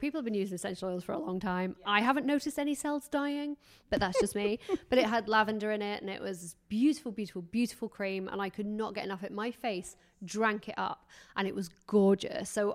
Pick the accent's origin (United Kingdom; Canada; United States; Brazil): United Kingdom; England; not from LA, obviously. I was like, oh no, I'm English.